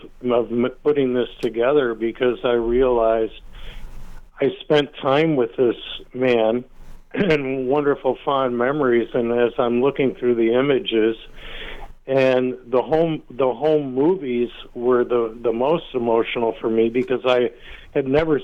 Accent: Detroit, Michigan, United States; No, we weren't, because I grew up in Detroit

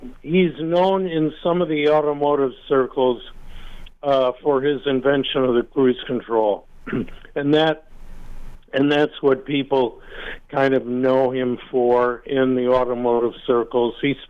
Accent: Detroit, Michigan, United States; No, we weren't, because I grew up in Detroit

